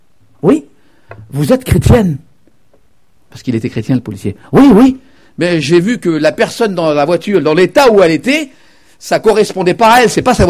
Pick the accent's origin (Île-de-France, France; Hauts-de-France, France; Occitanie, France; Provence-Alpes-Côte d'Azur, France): Île-de-France, France; Paris; parce que moi je suis parisien, une ville pas mal encombrée vers les 5h30. Puis chez nous, à Paris, c'est aussi très encombré, cette ville-là.